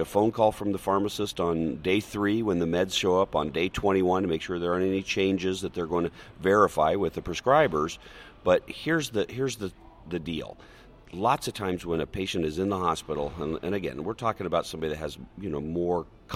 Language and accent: English; Boone, United States; Yeah, I grew up in Boone. My dad was the hospital administrator in Boone, so I started working at my dad's hospital when I was 12 or 13